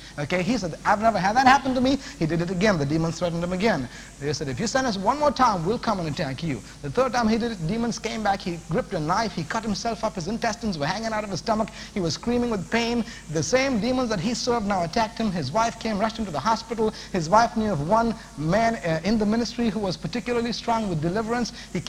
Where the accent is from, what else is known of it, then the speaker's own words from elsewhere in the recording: Chennai, Tamil Nadu, India; born there; Madras, where I was born in India.